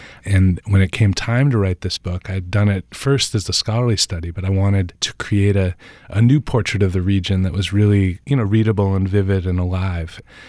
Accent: Vermont, United States; I grew up in Vermont, which is not a very Caribbean place.

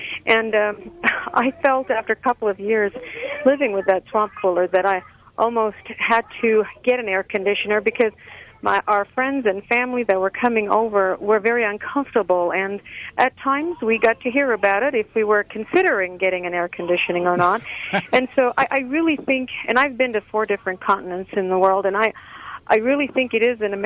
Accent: Sweden; now in Utah, United States; I'm actually from overseas. I grew up in Sweden, and I moved here to Utah 9 years ago

